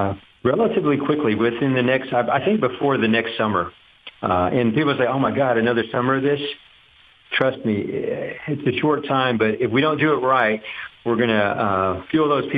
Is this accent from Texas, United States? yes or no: yes; Duncanville, Texas, United States; You know, growing up in Duncanville, driving to downtown Dallas, used to work at a bar called Baby Doe's, you know, as a bartender there.